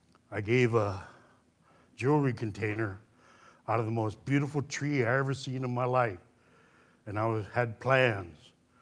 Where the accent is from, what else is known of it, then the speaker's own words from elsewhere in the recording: Hoonah, Alaska, United States; I'm originally from Huna. I'm the speaker of our clan house. This is my father's country.